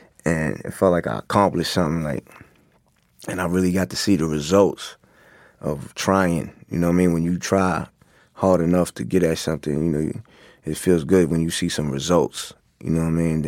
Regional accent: Queens, New York, United States; He's like, where y'all from? We said, we're from Queens.

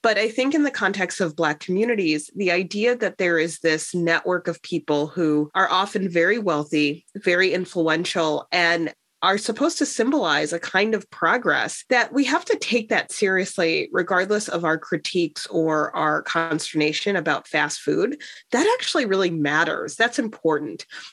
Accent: Chicago, Illinois, United States; growing up in Chicago, Black-owned McDonald's franchises played a large role, I think, in the cultural and social landscape of the city.

